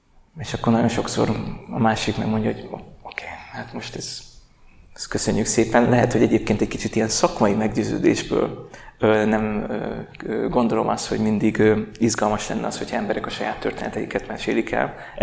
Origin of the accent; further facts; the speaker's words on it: Mosonmagyaróvár, Győr-Moson-Sopron, Hungary; És én is Nyugat-Magyarországról származom, Mosonmagyaróváron születtem, meg ott is nőttem föl.